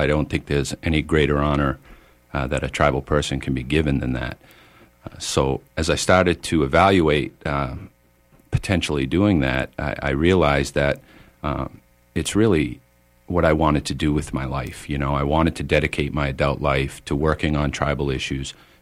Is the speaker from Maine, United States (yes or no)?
yes; Indian Island, Maine, United States; I was born and raised on Indian Island.